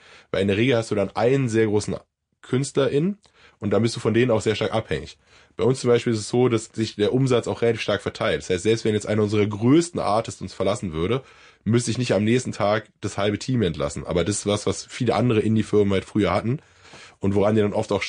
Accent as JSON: {"language": "German", "region": "Berlin", "country": "Germany", "tie": "born or raised there", "said": "meine Familie kommt aus Reinickendorf. Da bin ich aufgewachsen. Ich bin dann sehr früh ausgezogen. Dann habe ich in Friedrichshain gewohnt."}